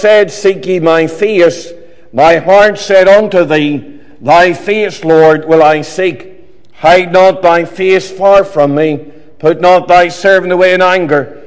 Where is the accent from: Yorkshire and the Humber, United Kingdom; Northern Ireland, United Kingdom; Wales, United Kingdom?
Northern Ireland, United Kingdom; Enniskillen; I was born and brought up in Enniskillen in County Fermanagh. I am really of something of a mixed background, in that all of my grandparents were Church of Ireland.